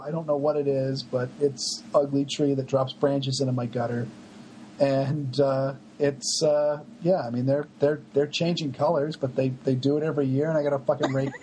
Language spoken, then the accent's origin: English; New England, United States; I'm from New England. I never gave a shit about that stuff.